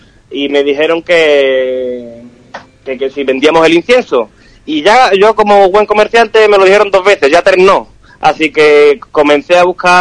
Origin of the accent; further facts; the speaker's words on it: Ubrique, Andalusia, Spain; Me voy a ir para Ubrique, que pues el Martes Santo... quiero vivir la Semana Santa de mi pueblo con intensidad